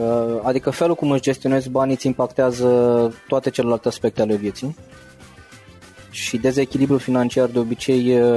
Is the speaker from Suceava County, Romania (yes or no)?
no; Bacău, Bacău County, Romania; moved away as an adult; am plecat din Bacău, acum vreo 20 de ani, am păscut caprele până la 18 ani. Am ajuns la facultate aici și n-am vrut să mă întorc înapoi